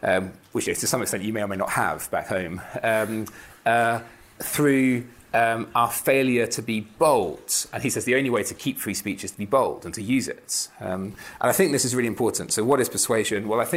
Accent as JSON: {"language": "English", "country": "United Kingdom", "said": "I'm terrified of offending people because I'm British"}